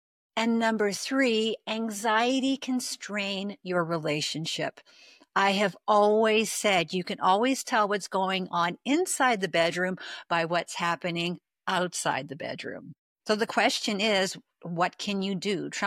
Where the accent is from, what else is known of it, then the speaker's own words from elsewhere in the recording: Canada; I'm Canadian